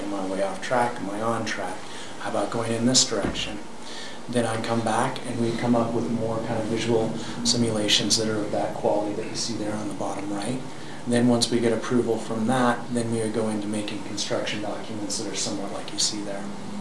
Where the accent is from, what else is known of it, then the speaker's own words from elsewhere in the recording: Bend, Oregon, United States; also born or lived in Eugene / Denver; One other thing that I do think is important is I'm from Bend. I was born and raised here. I ended up going to school in Eugene and then to Denver.